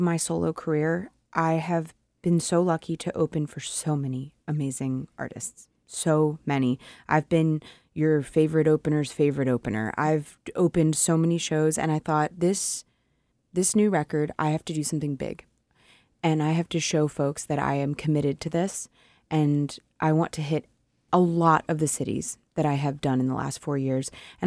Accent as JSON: {"language": "English", "town": "Baltimore", "region": "Maryland", "country": "United States", "said": "And I'm a dirtbag. I'm from Baltimore, respectfully."}